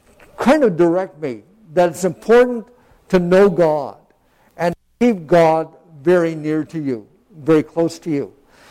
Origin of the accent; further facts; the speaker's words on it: Trenton, Ontario, Canada; when I was a child, I grew up in Trenton, air base town